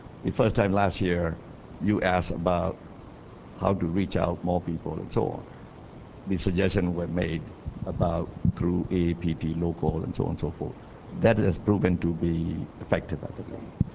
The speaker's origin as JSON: {"language": "English", "region": "Midwest", "country": "United States", "said": "we are landlocked, I'm from the Midwest"}